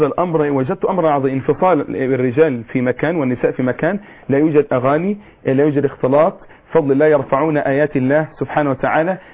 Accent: Faiyum Governorate, Egypt; تحديدا مركز طمية، قريتي بنوة وقرية.

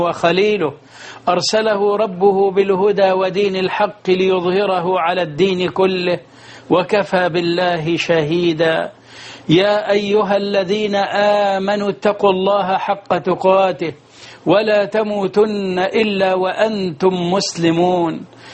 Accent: Egypt; أنعم على بلدنا مصر

